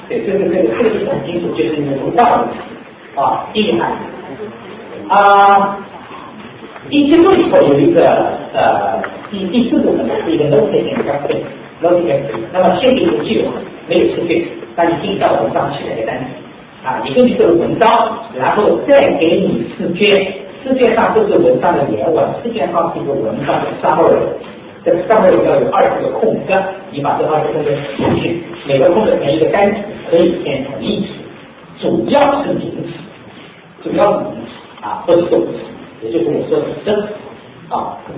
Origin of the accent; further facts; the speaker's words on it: China; 人家我们中国人看着什么？